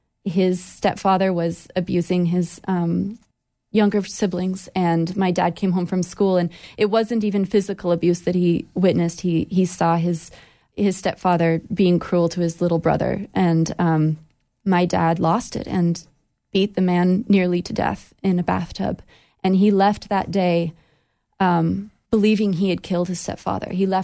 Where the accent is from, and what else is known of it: Idaho, United States; born or raised there